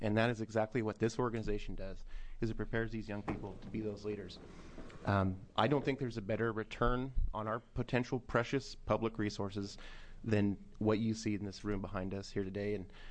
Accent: Bend, Oregon, United States; I grew up in Bend.

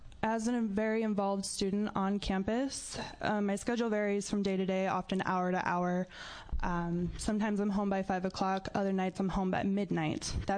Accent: Oregon, United States; I'm a student from Southern Oregon University. So I've lived in the Valley my entire life. As a child, I grew up on a farm that was so far out in the boonies, it was 45 minutes just to get to the outskirt of town.

